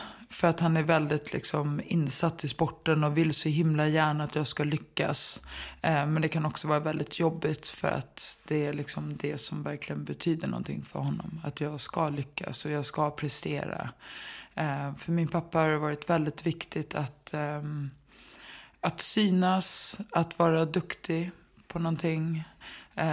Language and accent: Swedish; Stockholm, Stockholm County, Sweden; Jag är uppvuxen i liksom Enskededalen som är som... ja, det är ju lägenheter som uppbyggda som små gårdar.